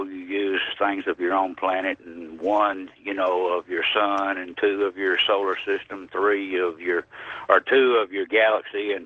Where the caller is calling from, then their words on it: Nashville, Tennessee, United States; I'm calling from Nashville.